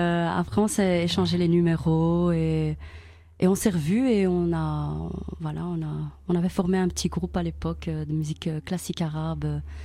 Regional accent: Brussels, Brussels-Capital Region, Belgium; Pourtant, je suis de Bruxelles.

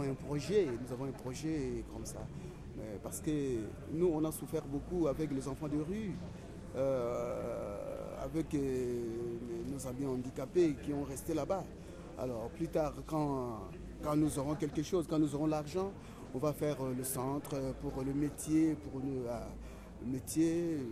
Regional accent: Kinshasa, DR Congo; Mais nous sommes des Congolais. Nous sommes des Congolais. On ne peut pas changer le pays. On va rester toujours au Congo.

